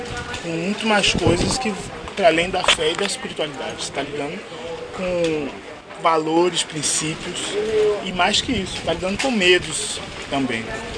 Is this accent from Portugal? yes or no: no; São Paulo, Brazil; Sou sacerdote Canomblé. Sou de São Paulo.